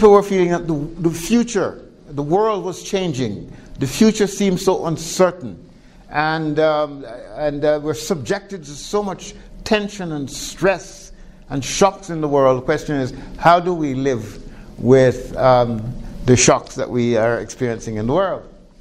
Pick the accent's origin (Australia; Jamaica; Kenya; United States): Jamaica; I'm from Jamaica in the Caribbean